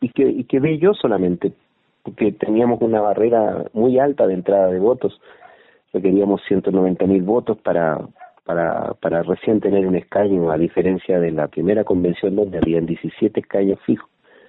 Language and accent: Spanish; Temuco, Araucanía, Chile; soy nacido en Temuco, me crié en Temuco, nací, me crié en Temuco. Mi familia, por parte de mi madre, viene de Quilleco, de la octava región cerca de Los Ángeles, una pequeña localidad